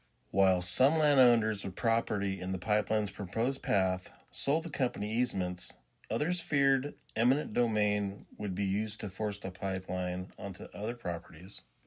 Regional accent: Oregon, United States; It was a pipeline that was going to go right through my home state of Oregon, all the way to the coast of Coos Bay.

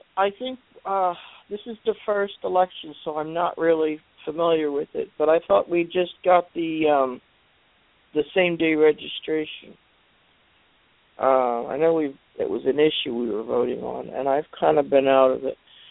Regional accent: New Jersey, United States; born there; He was born in Florida, and I was born in New Jersey, and you know, it was like, okay.

